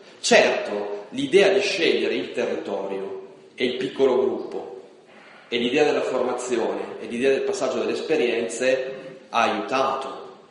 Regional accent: Milan, Lombardy, Italy; Io vengo dall'Alto Milanese, o meglio, io sono un cittadino milanese, ma emigrato, espulso, sono dei 270.000 espulsi, giovani coppie espulse dalla città negli ultimi 20 anni

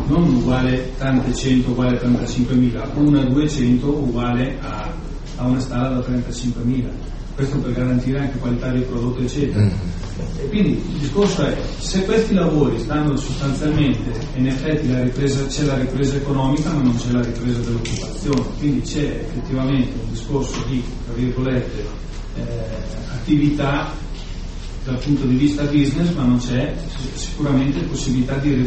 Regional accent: Como, Lombardy, Italy; Io vengo da Como e nel settore tessile il discorso era molto semplice.

